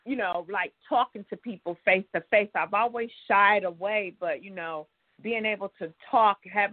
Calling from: Menifee, California, United States; I'm calling in from Menifee, California.

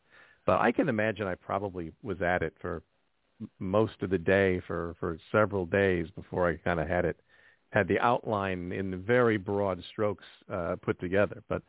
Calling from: New Jersey, United States; Calling in from my home office in Central New Jersey.

